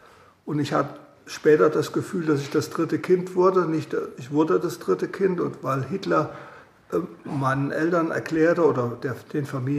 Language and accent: German; Meissen, Saxony, Germany; born there; Ich weiß, dass ich geboren wurde in der Porzellanmanufaktur in Meißen. Die hatten damals ein Betriebskrankenhaus. Ja, und da wurde ich also als drittes Kind geboren.